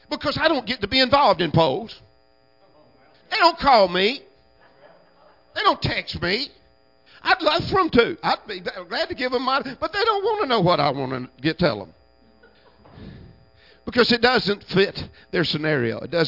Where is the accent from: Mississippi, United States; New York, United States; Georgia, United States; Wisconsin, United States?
Georgia, United States; Cedartown; born there; Well, physically, I was born in Cedartown, but spiritually, I got born in Rockmart.